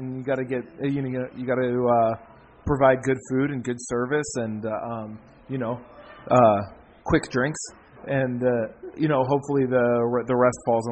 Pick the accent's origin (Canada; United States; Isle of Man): United States; Pittsburgh, Pennsylvania; we're both from the Pittsburgh area.